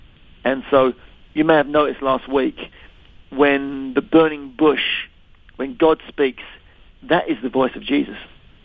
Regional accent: England, United Kingdom; growing up in England, you know, with a Scottish family. My dad was a Scottish Catholic, my mum a Scottish Presbyterian

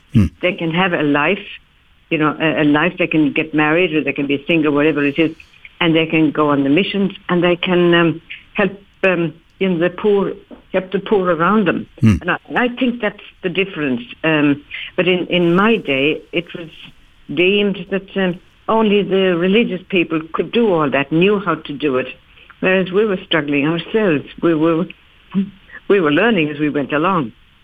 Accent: Australia; Australians have been, well, I am Australian, you know.

